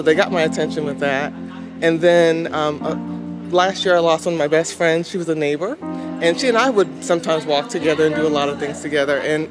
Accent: Centreville, Virginia, United States; from Centerville, Virginia.

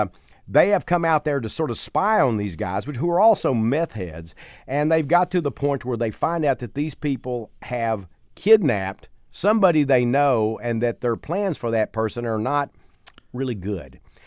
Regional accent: Texas, United States; I grew up in East Texas, and at a time when I was growing up, what was really important was being macho

